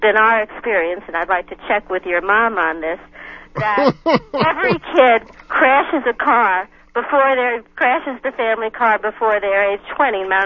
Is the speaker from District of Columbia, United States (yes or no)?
yes; Washington, District of Columbia, United States; I'm from Washington, D.C.